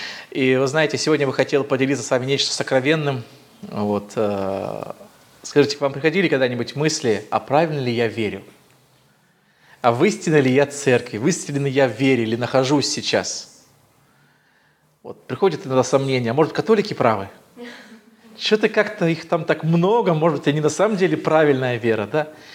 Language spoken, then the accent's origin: Russian; Dagestan, Russia; now in Saint Petersburg, Russia; сами родом из Дагестана, и, ну, 20 лет мы живем в Петербурге